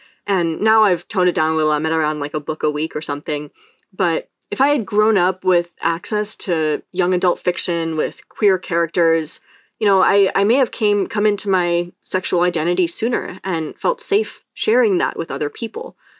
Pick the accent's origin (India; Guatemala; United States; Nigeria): India; So I'm Indian. I like reading fantasy that features mythology from the Indian subcontinent.